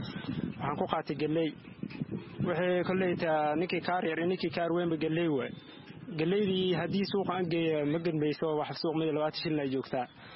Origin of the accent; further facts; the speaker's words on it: Bu'aale, Middle Juba, Somalia; waxaan ka imaaday soomaaliya bu-aale, waxaan imaaday bisha sagaalaad.